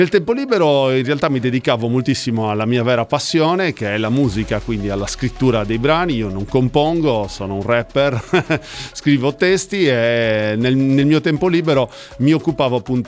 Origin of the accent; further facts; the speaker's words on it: Mogoro, Sardinia, Italy; Da Mogoro.